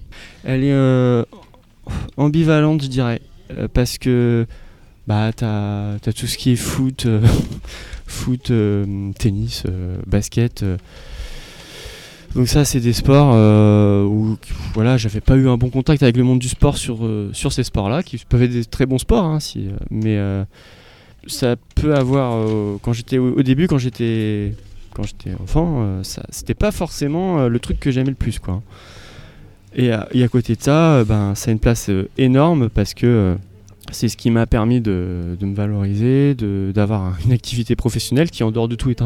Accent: Brittany, France; en Bretagne, bon, parce que je suis breton

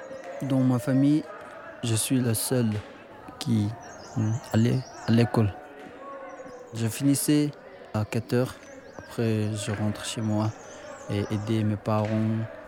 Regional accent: Tibet, China; French is a second language; also born or lived in Amdo; Je viens du Tibet. Je suis né au Tibet en 1990 dans une famille de fermiers de la province d'Amdo, dans l'est du Tibet. Dans mon village, il n'y a pas beaucoup d'habitants. Normalement, c'est 70% les gens sont nomades.

